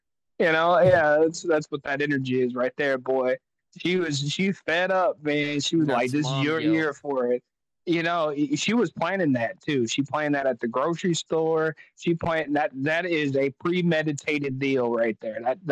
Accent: the South, United States; I grew up in the South. I know some good fattening food, especially on some Thanksgiving.

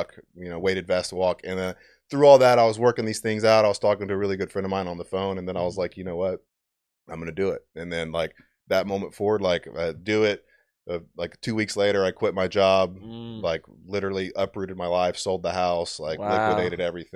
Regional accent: Mansfield, Texas, United States; also born or lived in Arlington, Texas; Yeah, I'm from here. I was born in Arlington, grew up in Mansfield.

